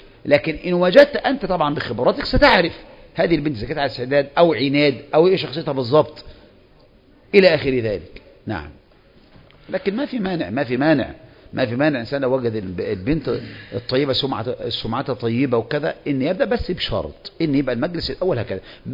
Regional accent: Egypt

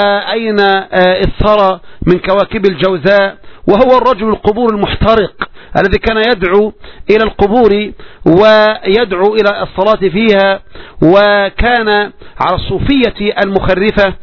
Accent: Egypt; وعلى المهم الإخوة إذا أرادوا يعني دراسة السنة عندنا في مصر

